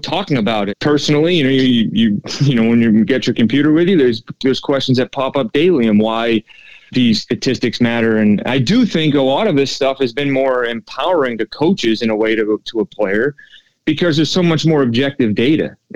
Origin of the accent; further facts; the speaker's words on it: New England, United States; growing up in New England, I always idolized Tito for what he did in Boston